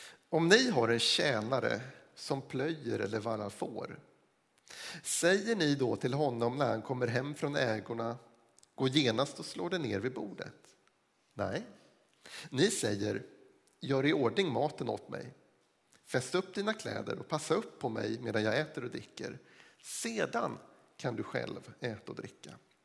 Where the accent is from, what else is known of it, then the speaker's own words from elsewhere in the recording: Sweden; jag är född och uppvuxen i Sverige, och även om jag är en ganska ung svensk